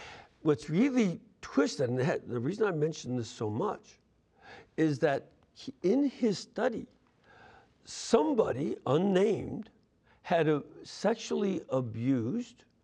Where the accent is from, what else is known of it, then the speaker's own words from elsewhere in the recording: Illinois, United States; I know, for instance, when I was growing up in Illinois